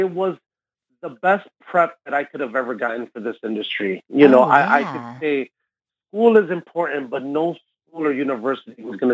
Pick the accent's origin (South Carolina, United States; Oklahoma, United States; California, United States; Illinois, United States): Illinois, United States; Chicago; growing up in Chicago, which is such a musical influenced city, you know, we grew up with so much house music.